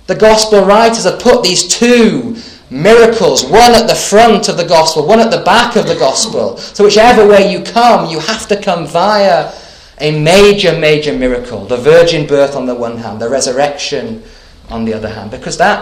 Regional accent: Thirsk, Yorkshire and the Humber, United Kingdom; When I was a boy growing up in Thirsk, at our local swimming pool

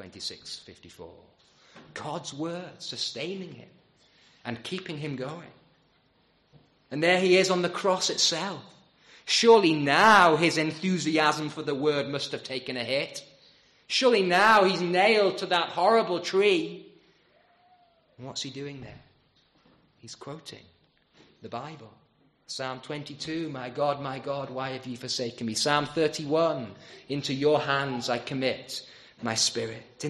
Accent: United Kingdom; We're British, after all. The weather is a big deal to us.

